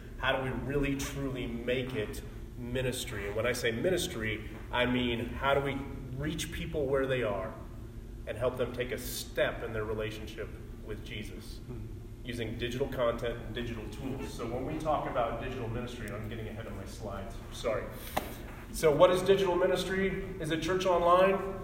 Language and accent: English; Colorado, United States; Here in Colorado, I grew up in Colorado.